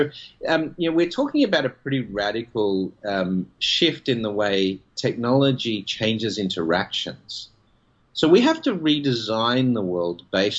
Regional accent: Australia; now in United States; From my home country in Australia, there's massive problems with this as well

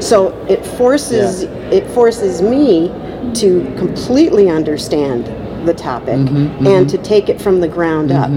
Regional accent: Baraboo, Wisconsin, United States; well, I'm from Baraboo where the tornadoes, you know, don't hit down because of the bluffs.

